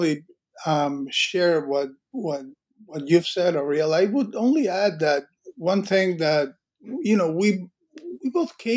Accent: Cuba; English is a second language; I grew up in Cuba

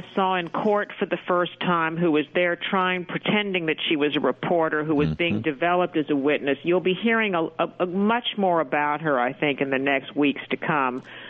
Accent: San Antonio, Texas, United States; I grew up in San Antonio, which is about 2 hours away from Houston, and it's a different world.

